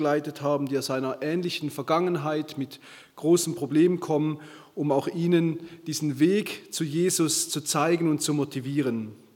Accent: Switzerland; now in Stuttgart, Germany; ich komme aus Stuttgart, ursprünglich aus der Schweiz.

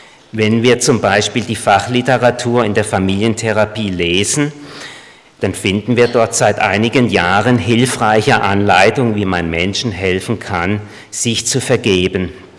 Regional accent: Baden-Württemberg, Germany; born there; now in Traunreut, Germany; Ich bin im Südschwarzwald geboren.

